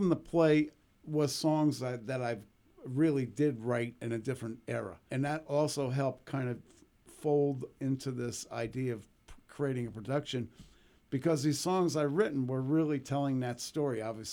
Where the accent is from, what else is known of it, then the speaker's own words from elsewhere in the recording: Allentown, Pennsylvania, United States; this sound of growing up in Allentown.